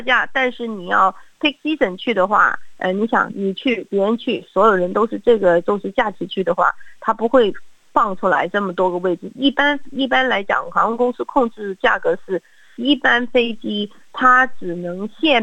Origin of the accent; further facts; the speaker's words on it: Australia; 我们澳洲人那个旅游的时间一般考虑的都是会在半年之内